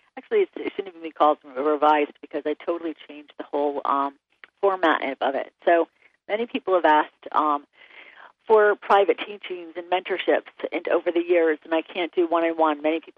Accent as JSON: {"language": "English", "region": "East Coast", "country": "United States", "also_born_or_lived": "California, United States", "said": "I used to live out in California, and even though I'm from the East Coast"}